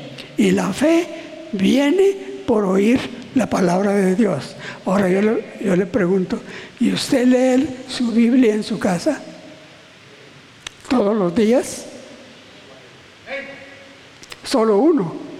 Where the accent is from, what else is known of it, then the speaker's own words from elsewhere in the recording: San Marcos, Guatemala; y San Marcos, la cabecera departamental, no tenía ni iglesia, solo había una familia.